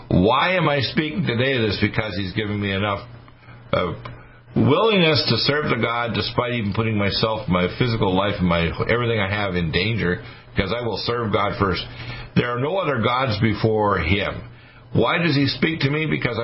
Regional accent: Detroit, Michigan, United States; born there; I was born in Detroit. I could be a U.S. president because I was born in Michigan. All right? My mother was born in North Dakota.

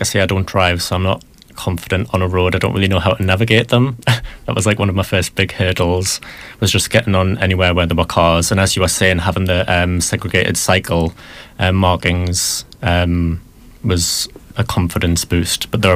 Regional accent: Newcastle, North East England, United Kingdom; I am. I'm from Newcastle originally.

